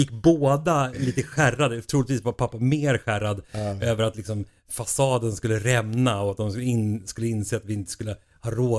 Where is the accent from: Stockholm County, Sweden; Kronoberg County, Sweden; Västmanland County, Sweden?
Stockholm County, Sweden; Stockholm; Jag är från Stockholm